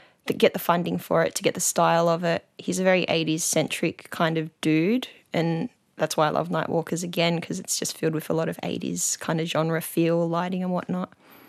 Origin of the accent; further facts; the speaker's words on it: Sydney, New South Wales, Australia; I come from Western Sydney, but my people come from the Gomeroi, Wiradjuri and Monomaru Yuin Nations of New South Wales.